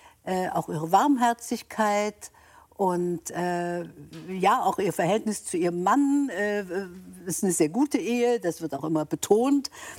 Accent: Baden-Baden, Baden-Württemberg, Germany; moved away as an adult; now in Munich, Germany; gebe ich meine Heimat Baden-Baden auf und ziehe noch mal nach München

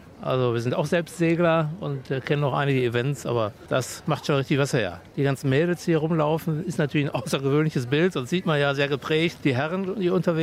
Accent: North Rhine-Westphalia, Germany; Wir kommen aus dem Ruhrgebiet.

